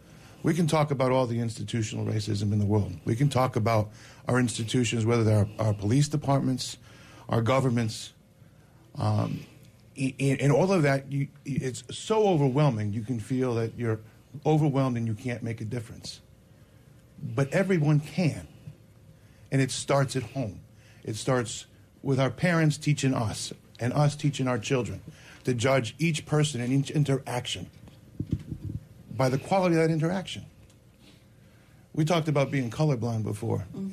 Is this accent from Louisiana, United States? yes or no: no; West Haven, Connecticut, United States; Well, I grew up in West Haven and in the same neighborhood as you, Carol.